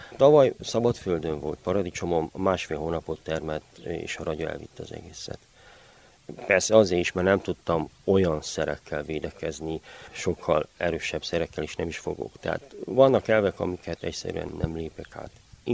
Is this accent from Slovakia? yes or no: no; Székelybós, Mureș County, Romania; 42 éves vagyok, székelybolsi kertész.